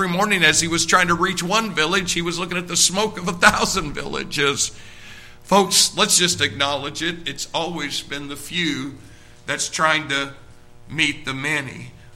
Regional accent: Jacksonville, Indiana, United States; And here I am from Jacksonville, Indiana, 1,500 people.

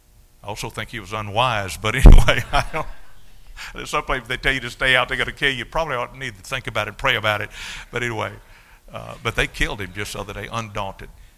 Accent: United States; I thank God that I'm an American pastor.

